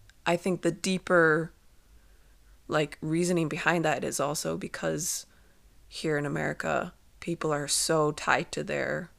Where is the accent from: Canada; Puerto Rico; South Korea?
South Korea; now in United States; growing up in Korea, it was just a common thing to do if you had a flu